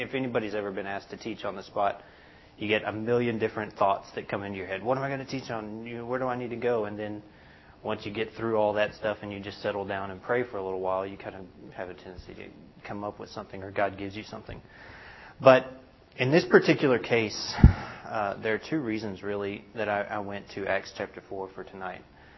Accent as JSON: {"language": "English", "region": "Texas", "country": "United States", "tie": "born or raised there", "said": "I was born in East Texas and raised in Baptist churches."}